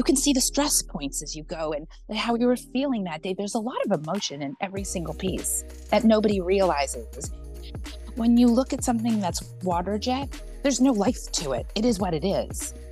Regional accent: La Jolla, California, United States; I grew up in San Diego. Uh-huh. In a really like sweet little town called La Jolla, but we were always in New York all the time.

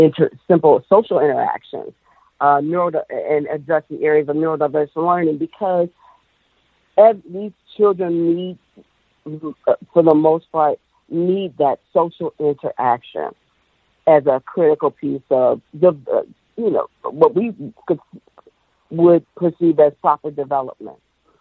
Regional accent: Cleveland, Ohio, United States; I'm, by the way, I'm from Cleveland, Ohio.

